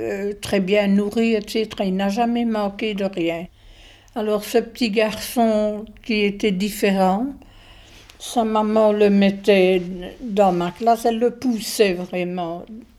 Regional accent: Froidmont, Wallonia, Belgium; je suis institutrice maternelle

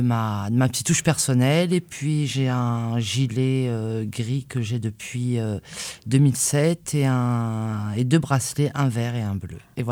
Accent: Algeria; moved away as an adult; étant donné que je suis née en Algérie, que j'ai vécu jusqu'à l'âge de 19 ans

